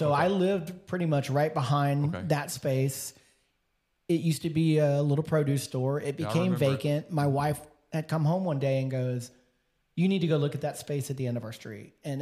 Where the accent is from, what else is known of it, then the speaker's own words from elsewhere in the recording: Houston, Texas, United States; now in Nashville, United States; So growing up in Texas, I moved to Nashville in 2008, grew up in Houston.